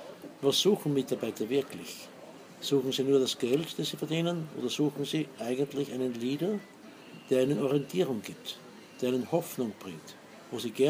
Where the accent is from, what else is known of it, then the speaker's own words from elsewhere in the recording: Upper Austria, Austria; Wo ich aufgewachsen bin, ja.